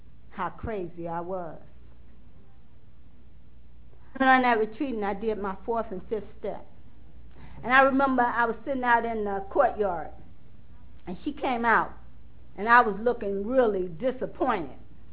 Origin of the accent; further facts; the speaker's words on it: Chicago, Illinois, United States; She was from Gary, Indiana, and I was from Chicago.